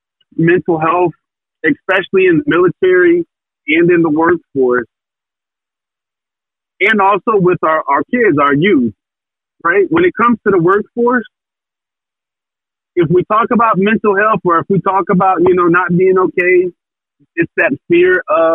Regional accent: Fayetteville, North Carolina, United States; Fayetteville, North Carolina is my hometown. My dad's hometown, where we're from, is Mount Bayou, Mississippi.

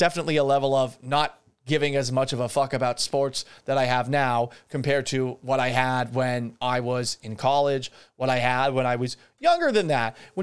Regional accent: Massachusetts, United States; also born or lived in Florida; in my nomading across the United States, I grew up in Massachusetts. My parents divorced. I moved with my mom to Florida. My dad and my sister stayed up in Boston.

